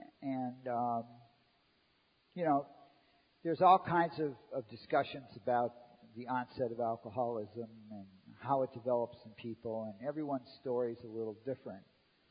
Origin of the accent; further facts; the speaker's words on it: Cleveland, Ohio, United States; I grew up in Cleveland, Ohio, in a Polish, Irish, Italian neighborhood. There's a bar on every corner.